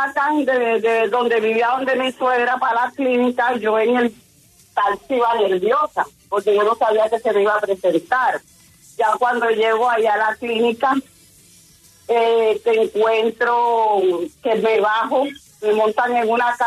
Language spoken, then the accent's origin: Spanish; Barranquilla, Atlántico, Colombia; now in Cartagena, Colombia; yo vivo aquí en Cartagena, yo soy barranquillera.